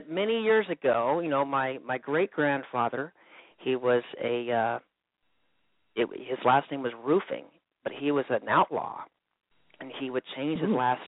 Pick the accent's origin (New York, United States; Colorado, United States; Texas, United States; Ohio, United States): Colorado, United States; moved away as an adult; also born or lived in Wyoming; now in Nashville, United States; But I grew up in Colorado and Wyoming. I'm used to camping and fishing out there every summer, and then after college, I moved to Nashville, Tennessee